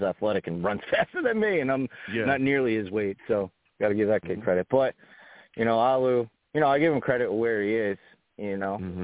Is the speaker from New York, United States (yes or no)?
yes; New York, United States; accent: New York island accent; It's my island accent from New York.